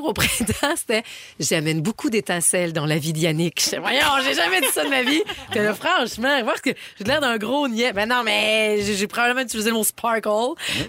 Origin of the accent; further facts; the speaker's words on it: Canada; On est un Canadien sur trois à avoir eu cet album-là.